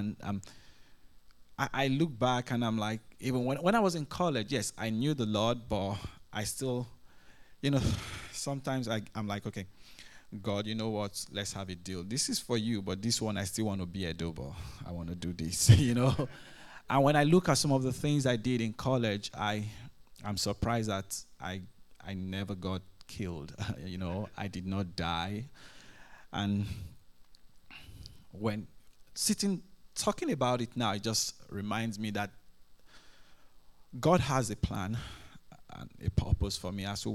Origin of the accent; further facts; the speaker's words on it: Nigeria; moved away as an adult; now in United States; When I came from Nigeria, I was working in a bank.